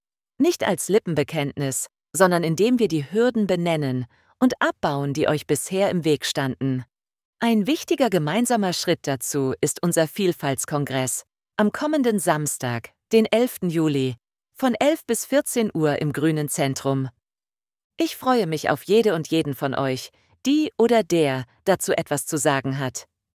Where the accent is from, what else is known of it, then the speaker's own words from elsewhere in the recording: Unna, North Rhine-Westphalia, Germany; Während meines Studiums habe ich eine Zeit lang in Dortmund gewohnt und aus Unna fährt man ja ohnehin gerne mal samstags in die große Stadt, sodass ich seit meiner Kindheit oft in Dortmund unterwegs gewesen bin.